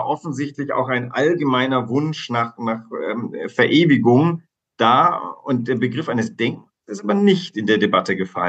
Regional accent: Germany; Das wäre jetzt aber total vermessen, als Urdeutsche sagen, Athen ist meine Heimat.

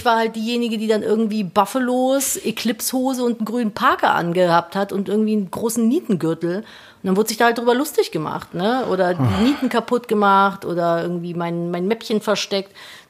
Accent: Cologne, North Rhine-Westphalia, Germany; Ja, also ne, ich bin ja in Köln groß geworden.

